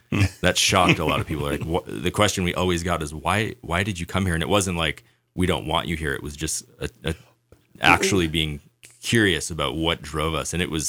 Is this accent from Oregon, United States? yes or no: yes; Oregon, United States; I mean, I grew up on the Oregon coast, so it was like very comfortable.